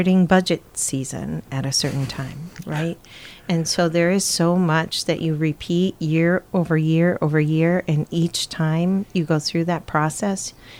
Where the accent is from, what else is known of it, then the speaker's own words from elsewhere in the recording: Sioux Falls, South Dakota, United States; So I hail from Sioux Falls, South Dakota